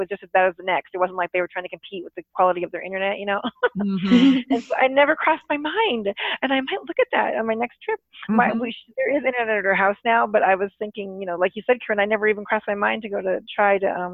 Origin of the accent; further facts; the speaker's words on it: Anchorage, Alaska, United States; I'm originally from Anchorage, Alaska. So I usually go up there a couple times a year.